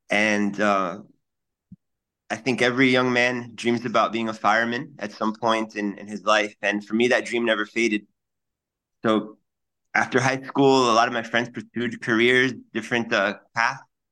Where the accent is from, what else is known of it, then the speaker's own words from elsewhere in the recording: Florida, United States; You know, growing up, I grew up in Miami-Dade. I didn't know fire trucks were red. You know, down here, the trucks are green.